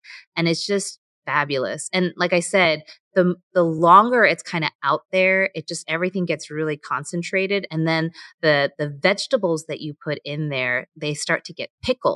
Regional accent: United States; So, I mean, I'm Korean American.

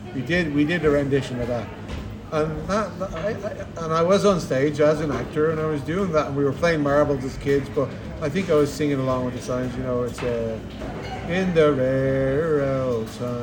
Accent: Tallaght, Leinster, Ireland; I think it was somewhere up near, probably Jobstown or one of these areas in Tala, because I grew up in Tala.

